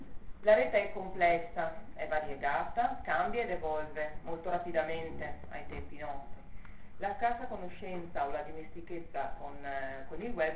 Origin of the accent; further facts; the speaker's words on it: Veneto, Italy; born there; visto che sono nata in Valpolicella, una terra dove il vino è un protagonista assoluto